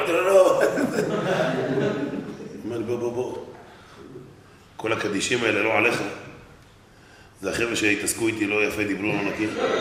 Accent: Bnei Brak, Tel Aviv District, Israel; ואני בתור בני ברקי, סקרה, אתם יודעים, בני ברקי, רוצים לדעת הכל

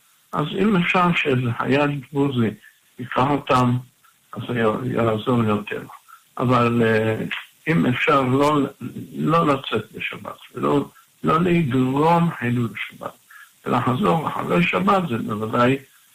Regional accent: Jerusalem, Jerusalem District, Israel; כי אני יליד השכונה שם, 60 שנה

